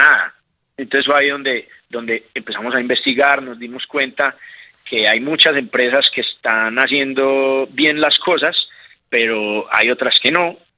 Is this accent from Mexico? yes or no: no; Colombia; nosotros como colombianos no la entendemos